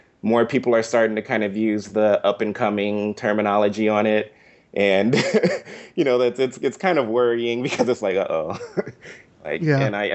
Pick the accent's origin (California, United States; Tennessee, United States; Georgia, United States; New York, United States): California, United States; Inglewood; I grew up specifically in Inglewood. And, you know, Inglewood is, like, a Black neighborhood.